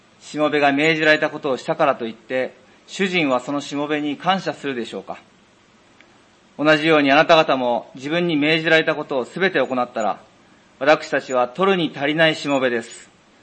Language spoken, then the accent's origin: Japanese; Yokohama, Kanagawa, Japan; 私は新学校の3年の … 横浜生まれ横浜育ち、そして、41年間横浜聖書バプテスト教会で、育ってまいりました。